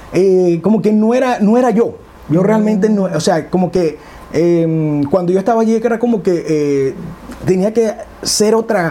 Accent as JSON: {"language": "Spanish", "town": "Carora", "region": "Lara", "country": "Venezuela", "tie": "born or raised there", "also_born_or_lived": "Barquisimeto", "lives_now": "Maracaibo, Venezuela", "said": "yo nací en Carora, Estado Lara, y mi tierra, por supuesto, la amo. Sin embargo, yo creo que Maracaibo me adoptó como su hijo, por decirlo así. Y llegué a Maracaibo, incluso yo vivía en Barquisimeto."}